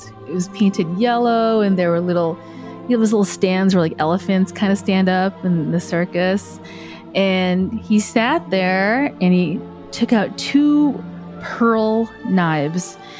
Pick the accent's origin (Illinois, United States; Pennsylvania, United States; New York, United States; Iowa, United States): Illinois, United States; Chicago; And, you know, I'm from Chicago. I'm used to this.